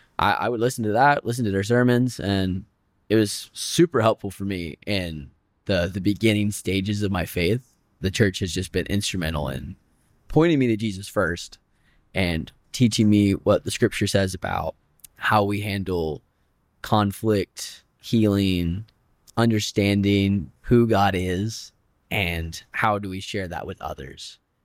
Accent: Asheville, North Carolina, United States; moved away as an adult; now in Waco, United States; I am from Asheville, North Carolina. I was born and raised there, and I moved to Waco when I was 20.

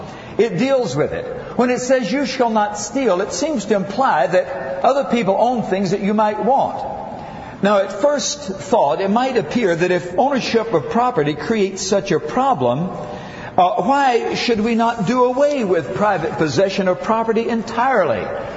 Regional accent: Alabama, United States; back in my home state of Alabama, my great-grandfather was a Union soldier.

